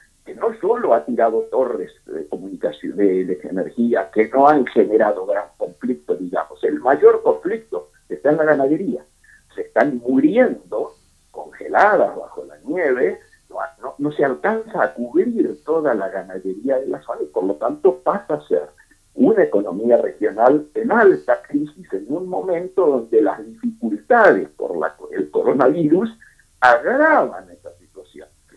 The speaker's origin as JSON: {"language": "Spanish", "town": "Trevelin", "region": "Chubut", "country": "Argentina", "tie": "born or raised there", "said": "Yo pasé mi infancia en la Patagonia, Trevelin, al sur de Esquel. Mi viejo era director de la escuela, que hoy lleva su nombre, precisamente."}